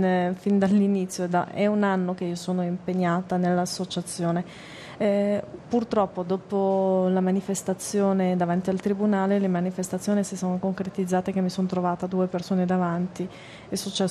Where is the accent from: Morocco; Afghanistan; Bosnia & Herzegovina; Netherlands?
Morocco; Cioè il mio paese, io parlo in quanto marocchina, io lo ritengo un paese moderato.